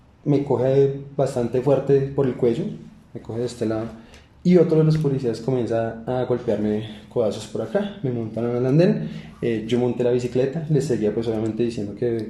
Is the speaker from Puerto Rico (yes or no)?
no; Bogotá, Colombia; Tengo pues 27 años, soy oriundo acá de Bogotá, más o menos es la persona que soy.